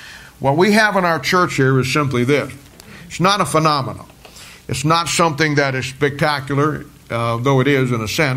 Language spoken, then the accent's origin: English; Canton, United States; When I grew up back in Canton, when I grew up in the era of the old boys that were the last of the last of the Philadelphian church age